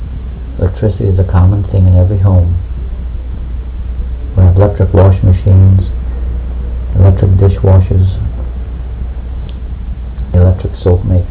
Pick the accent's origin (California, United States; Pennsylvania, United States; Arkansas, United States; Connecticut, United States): Connecticut, United States; born there; I was born in the country. I was born in Connecticut, and I can remember the snow, and it's beautiful.